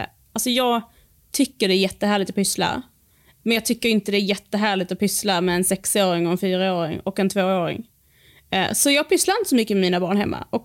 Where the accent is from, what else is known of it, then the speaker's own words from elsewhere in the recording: Skåne, Sweden; Så jag satt faktiskt hemma i Skåne i oktober. Det var nästan ett halvår innan vi köpte hus här.